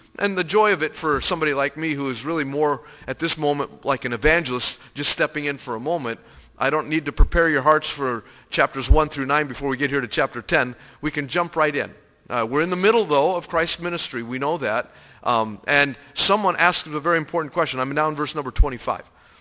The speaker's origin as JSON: {"language": "English", "town": "Denver", "region": "Colorado", "country": "United States", "tie": "born or raised there", "said": "we're out in Colorado, and it was an area where I had grown up, had been born in Denver, so I have family out there still to this day"}